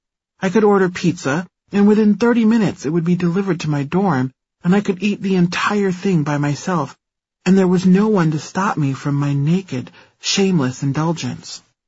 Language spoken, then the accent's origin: English; Nebraska, United States; As I was a black student from a reasonably well-off family, and I was from Nebraska, of all places, the white students didn't quite know what to do with me.